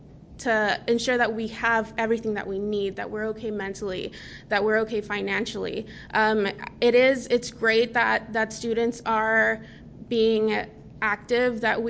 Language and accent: English; Texas, United States; I'm from South Texas. It's a predominantly Mexican-American community.